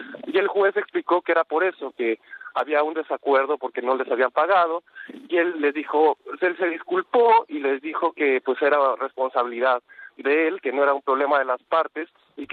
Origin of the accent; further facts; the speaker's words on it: Mexico; para nosotros como mexicanos, la mayoría, tenemos una curiosidad natural